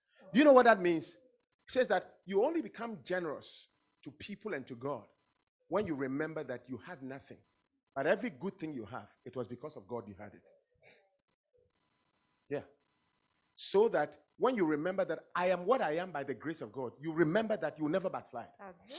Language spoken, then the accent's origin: English; Ghana; moved away as an adult; Listen, when I was coming up, I was from Ghana as a physician. And I was going to South America, South Africa.